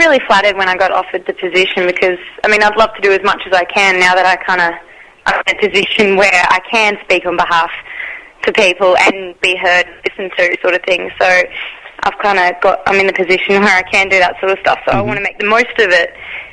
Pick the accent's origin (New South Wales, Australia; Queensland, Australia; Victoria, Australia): Queensland, Australia; Gold Coast; Yeah, I'm from the Gold Coast.